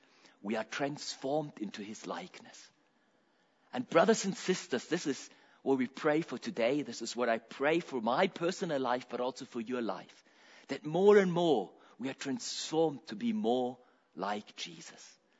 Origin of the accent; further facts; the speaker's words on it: Germany; English is a second language; also born or lived in Agogo, Ghana; I'm from Germany, Deutschland, Germany. I am born in Agogo. My parents were missionaries. That is a little village, a little hospital in Ghana, West Africa.